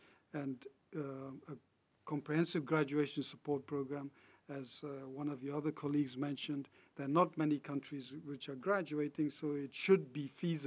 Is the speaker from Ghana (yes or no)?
yes; Ghana; I come from Ghana